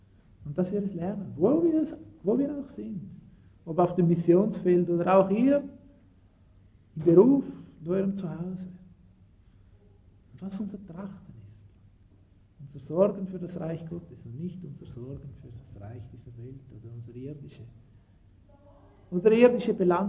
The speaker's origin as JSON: {"language": "German", "region": "Southern Italy", "country": "Italy", "second_language": "German", "said": "Zum Beispiel bei uns in Süditalien, da gibt es viele Wohnungen, die leer stehen."}